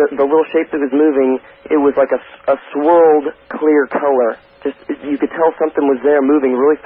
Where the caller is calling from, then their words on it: Overland Park, Kansas, United States; Yeah, Art, I'm calling from Overland Park, Kansas.